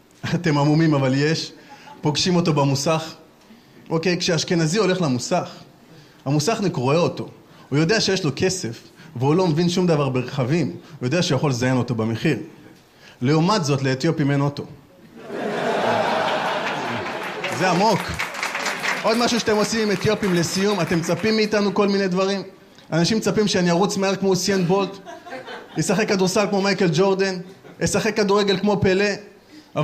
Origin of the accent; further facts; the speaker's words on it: Beersheba, Southern District, Israel; born there; אני נולדתי במקום רחוק וחם, נולדתי בבאר שבע.